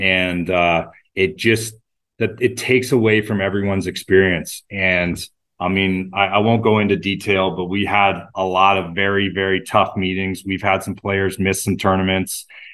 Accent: Oakville, Ontario, Canada; 14-year-old in 1996 out at Glen Abbey watching Dudley Hart win his first PGA Tour event. That was my hometown.

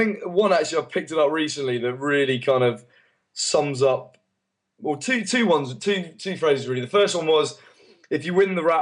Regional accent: Guernsey; Our families, he was from Italy, I was from Guernsey, so we didn't have any family there.

